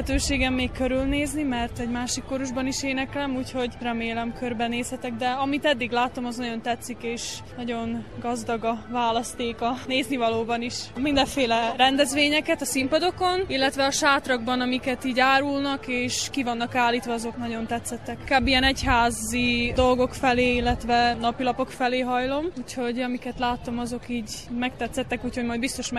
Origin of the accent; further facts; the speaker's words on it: Slovakia; Felvidékről jöttünk, 11-en jött. Az iskola neve Lévai Magyar Tanítási Nyelvű Egyházi Gimnázium.